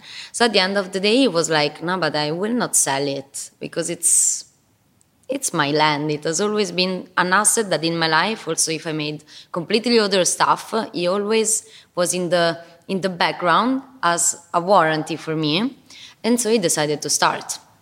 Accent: Rome, Lazio, Italy; English is a second language; also born or lived in Milan, Italy; My father's family in Torino, my mother's family in Palermo. I grew up in Rome.

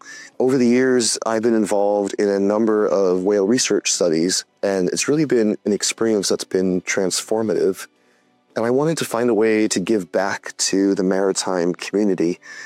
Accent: New England, United States; I come from New England, which is the home of the North Atlantic right whales

